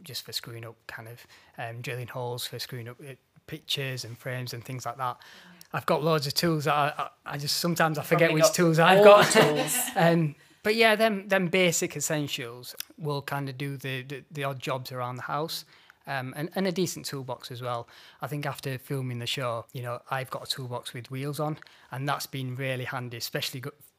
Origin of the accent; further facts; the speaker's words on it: Leeds, Yorkshire and the Humber, United Kingdom; And obviously it was done in Leeds, my hometown, and God's own county.